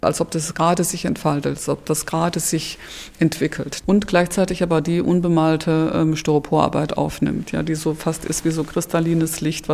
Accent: North Rhine-Westphalia, Germany; Also ich komme nicht aus dem Spray, aber ich komme so durchaus aus dem Straßenleben. Also auch als Kind schon. Wir wurden ja nicht zu Hause gehalten durch so Geräte oder Fernsehen oder sowas, sondern wir waren immer so ein Pulk von 30, 40 Kindern und sind dann da so im Ruhrgebiet

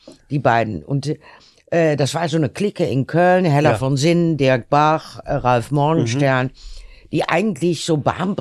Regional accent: Netherlands; German is a second language; Also das würde bei uns in Holland nie laufen.

